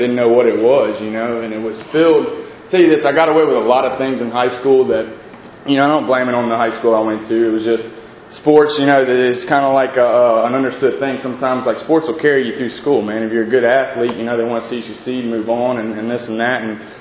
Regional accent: Baton Rouge, Louisiana, United States; also born or lived in Lake Charles; For those of y'all that don't know, I'm from Baton Rouge, Louisiana.

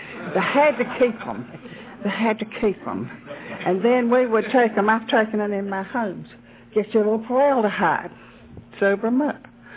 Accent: Durham, North Carolina, United States; I forgot to say I was raised in Durham, North Carolina.

